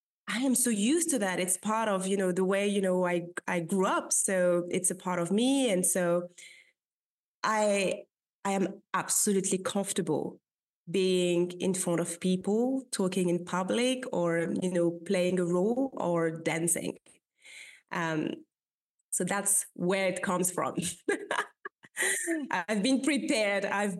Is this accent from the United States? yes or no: no; Île-de-France, France; now in London, United Kingdom; I grew up in Paris, not really in Paris, but just, you know, a couple of minutes away from Paris. So yes, I'm living now in London, but I'm French. Yeah, born and raised there.